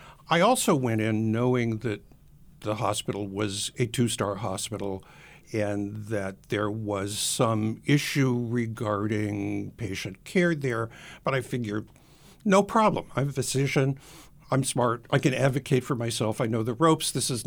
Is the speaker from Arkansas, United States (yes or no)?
no; Durham, North Carolina, United States; I grew up in Durham and wound up going to my hometown medical school, which is Duke.